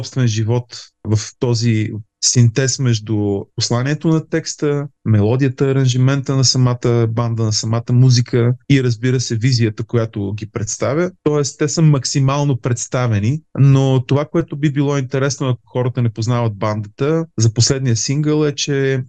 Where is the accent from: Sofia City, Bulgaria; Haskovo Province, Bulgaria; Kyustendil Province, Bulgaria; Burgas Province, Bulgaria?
Burgas Province, Bulgaria; Pomorie; Аз съм от Поморие.